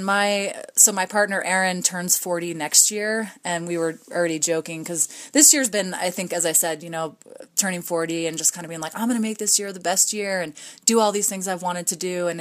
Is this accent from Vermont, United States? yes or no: yes; Vermont, United States; moved away as an adult; I grew up skiing on the East Coast in Vermont and whatnot. And then I moved out west pretty much right after college.